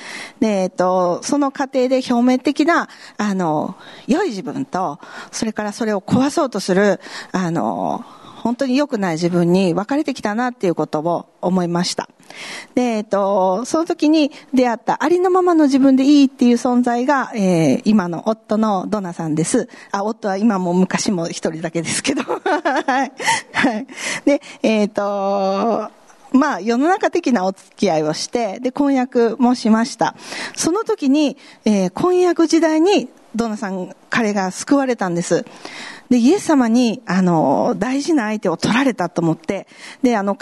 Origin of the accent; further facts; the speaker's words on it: Saga, Japan; 佐賀県で育って教会が本当にないから、